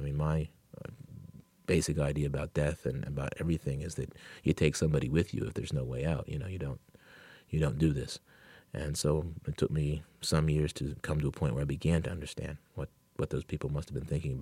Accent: Bedford, Pennsylvania, United States; I grew up in Bedford, which is 20 miles north of Cheneysville, and knew nothing about this tale.

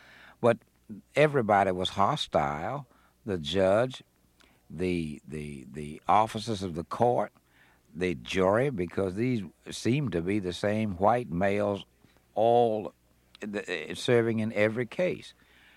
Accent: Selma, Alabama, United States; I went to school with them. I was born there in Selma.

